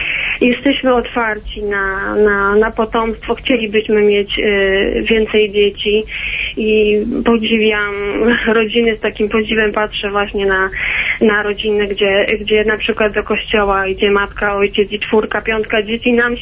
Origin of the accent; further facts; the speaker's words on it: Konin, Greater Poland Voivodeship, Poland; now in Oława, Poland; Ja wywodzę się z Konina